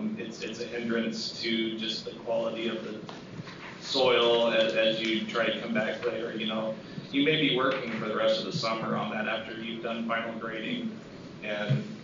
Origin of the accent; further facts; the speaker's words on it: Iowa, United States; And I'm personally from Hardin County, and I do a lot of Hardin County and Franklin County's drainage district work.